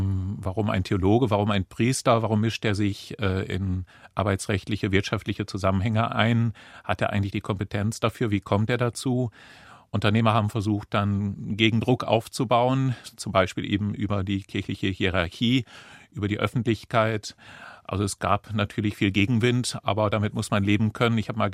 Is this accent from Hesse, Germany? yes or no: no; Lower Saxony, Germany; Wir haben eine Region, das ist ja meine Heimatregion, auch das Oldenburger Münsterland, die früher ganz arm war.